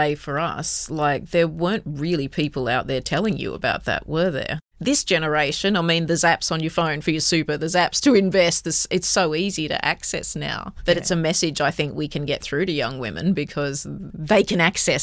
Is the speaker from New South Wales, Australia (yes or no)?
yes; Gunnedah, New South Wales, Australia; Growing up in Gunnedah, I realised pretty quickly there was going to be no man that was going to pay for the life I wanted.